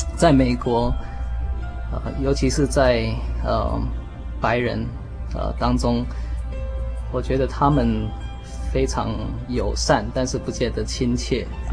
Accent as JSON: {"language": "Chinese", "country": "Taiwan", "tie": "born or raised there", "also_born_or_lived": "California, United States", "moved": "yes", "said": "因为回到自己小时候在这里长大的这个国家"}